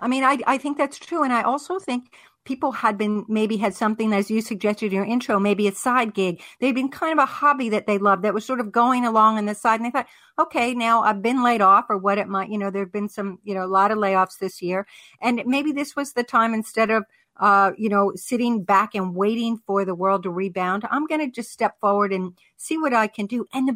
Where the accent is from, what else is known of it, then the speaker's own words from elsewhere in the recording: Pittsburgh, Pennsylvania, United States; I love these guys in Pittsburgh, you know, Pennsylvania started, and that is actually my hometown.